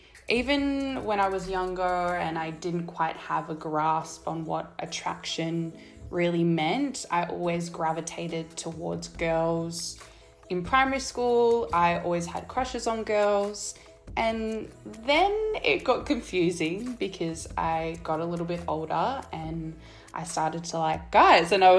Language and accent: English; Melbourne, Victoria, Australia; I'm from Melbourne.